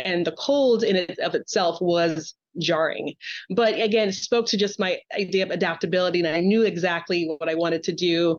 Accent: St. Thomas, U.S. Virgin Islands; moved away as an adult; now in United States; You know, I grew up in a very, very small island, St. Thomas in the Virgin Islands, and I was born and raised there and didn't move to the U.S. mainland until I was 18.

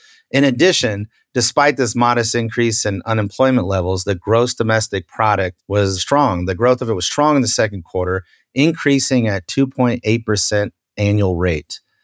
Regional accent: Austin, Texas, United States; like my hometown in Austin, for instance, Austin, Texas

